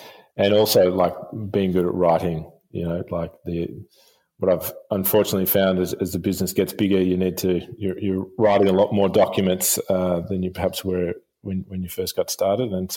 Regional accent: Sandringham, Victoria, Australia; now in Phillip Island, Australia; I grew up in Sandringham in Bayside.

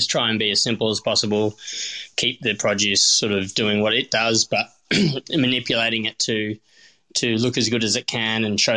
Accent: North Fremantle, Western Australia, Australia; I grew up in North Fremantle.

